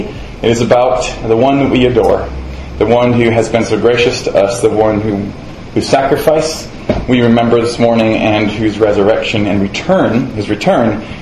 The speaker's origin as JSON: {"language": "English", "region": "Illinois", "country": "United States", "said": "I'm from Illinois."}